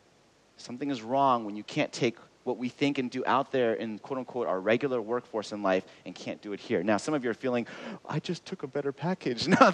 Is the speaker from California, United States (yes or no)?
yes; Los Angeles, California, United States; And I grew up in the West Coast in Los Angeles, which is actually where Bert and I met.